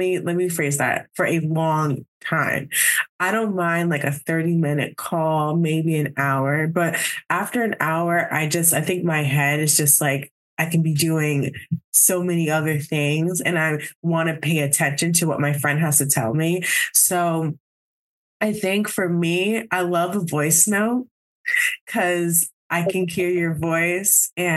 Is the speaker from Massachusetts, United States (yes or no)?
no; New Jersey, United States; also born or lived in Rhode Island; I'm from Jersey. I live in Jersey now, but I lived in Rhode Island for about like 5-ish years